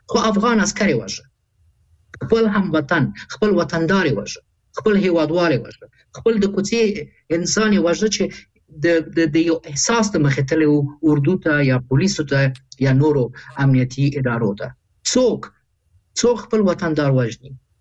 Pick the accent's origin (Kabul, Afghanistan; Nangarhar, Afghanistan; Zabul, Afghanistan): Kabul, Afghanistan; زه د کابل یم،